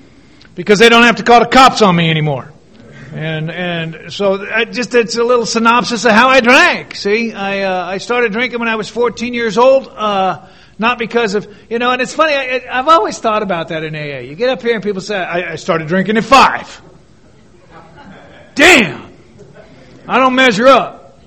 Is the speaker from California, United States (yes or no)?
yes; Manhattan Beach, California, United States; also born or lived in Rancho Santa Margarita / Torrance; I'm an alcoholic. I'm not from San Diego. I'm from Rancho Santa Margarita, Orange County, born and raised in Manhattan Beach. Redondo Beach, Hermosa Beach, Torrance. We moved a lot.